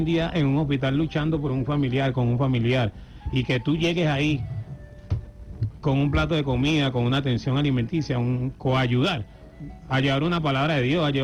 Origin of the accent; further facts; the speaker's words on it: Venezuela; debemos nosotros contribuir y aportar ese granito de arena como venezolano. Si amas a Venezuela, haz algo, pues.